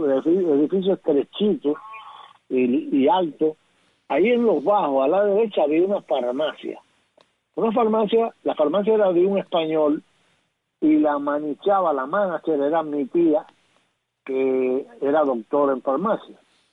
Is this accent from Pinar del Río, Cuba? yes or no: no; Bayamo, Granma, Cuba; born there; Entonces así fue como yo nací en Bayamo y me endilgaron